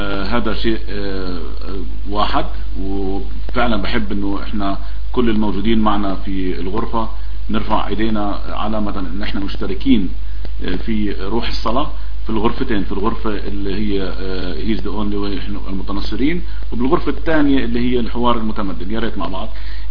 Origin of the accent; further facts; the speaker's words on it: Palestine; نحن نصلي الآن أيضا صلاة كفلسطينيين وكمسيحيين مؤمنين من خلفية إسلامية